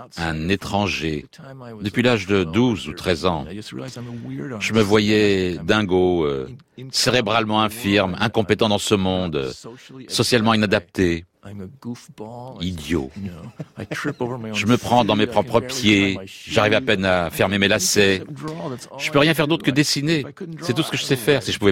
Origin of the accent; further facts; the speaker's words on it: United States; À travers tous les États-Unis. Mon père était dans l'armée. Il était muté ça et là.